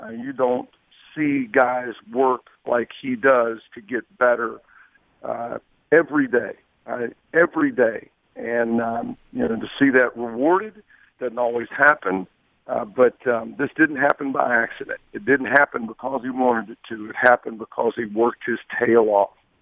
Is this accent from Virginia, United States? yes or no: yes; Virginia, United States; I'm from Virginia.